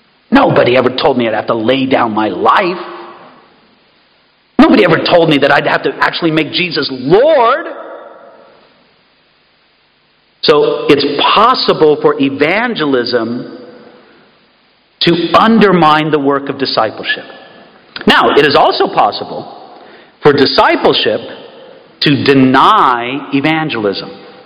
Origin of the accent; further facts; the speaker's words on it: United States; Because as an American, I don't know if we invented that kind of evangelism, but I think we probably perfected it.